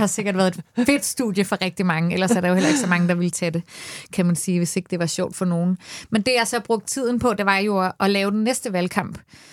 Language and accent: Danish; Copenhagen, Capital Region of Denmark, Denmark; Jeg har hele mit liv boet på Nørrebro, her i Danmark, i København.